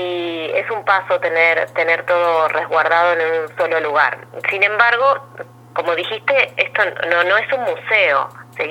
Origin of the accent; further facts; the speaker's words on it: Ostende, Buenos Aires Province, Argentina; Después puedo contar dónde vivía antes, pero yo primero digo que soy de Ostende.